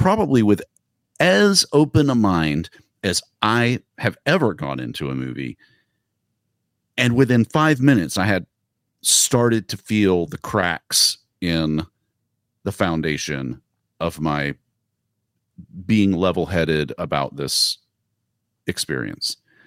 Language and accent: English; the South, United States; Look, I'm from the South, so who knows? It's just always going to be there.